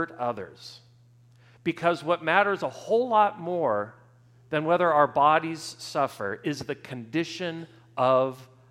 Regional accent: Sedona, Arizona, United States; St. Patrick's Day was a lot of fun growing up in Sedona, Arizona.

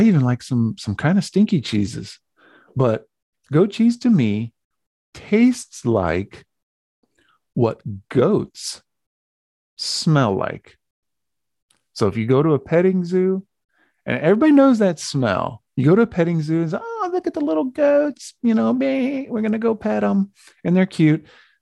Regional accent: Japan; Even I grew up in Japan, so maybe it was kind of normal to have quote unquote weird, you know, compared to the typical American palate.

